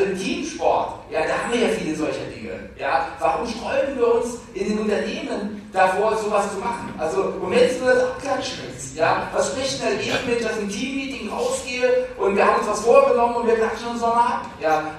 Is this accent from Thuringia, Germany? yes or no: no; Hesse, Germany; also ich bin ja Hesse